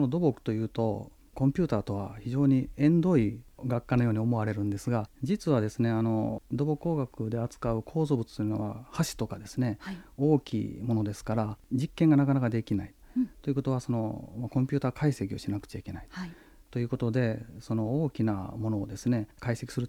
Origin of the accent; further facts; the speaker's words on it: Mitoyo, Kagawa, Japan; 出身はですね、香川県の西の方の現在三豊市と、言われているところなんですけども。